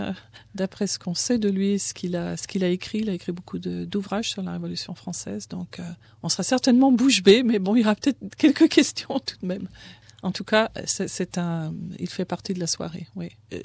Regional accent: France; je suis française d'origine

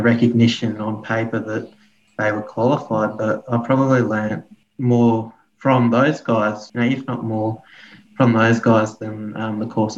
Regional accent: New South Wales, Australia; the far west New South Wales area. So I grew up there, and I didn't really have at the time. I didn't grow up on country, so we did a bit of fishing on the river

